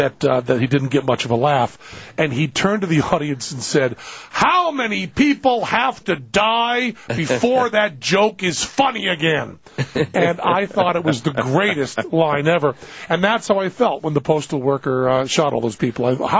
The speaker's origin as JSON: {"language": "English", "region": "New England", "country": "United States", "accent": "New England", "said": "if I came out with my New England accent and sound like I'm selling Pepperidge Farms or something."}